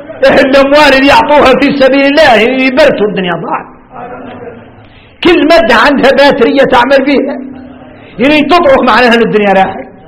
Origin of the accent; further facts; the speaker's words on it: Mauritania; يا تعرفون احنا موريتاني